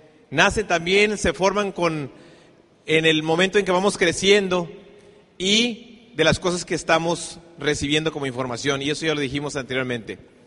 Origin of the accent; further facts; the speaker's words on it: Tijuana, Baja California, Mexico; Realmente soy de Tijuana. Mi papá es de Oaxaca. Entonces yo digo que soy oaxacaliforniano, ¿ok? Mi mamá es de Guerrero.